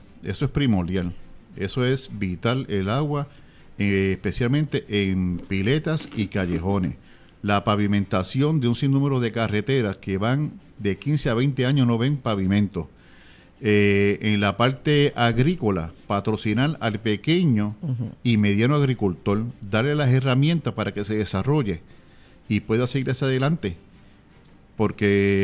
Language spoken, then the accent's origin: Spanish; Lares, Puerto Rico; Soy el de Lares y entiendo que él es una persona brillante e inteligente